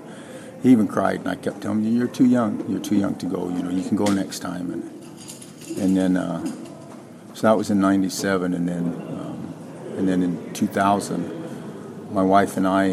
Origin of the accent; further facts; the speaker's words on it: Idaho, United States; Yeah, we're from the Nez Perce Reservation in Idaho.